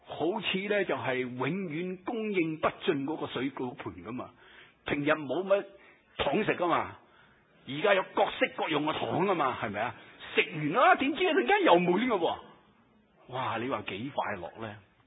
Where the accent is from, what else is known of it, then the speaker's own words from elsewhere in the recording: Hong Kong; 我就会回想到我童年喺香港过旧历新年、农历新年嗰种喜乐嘅状况。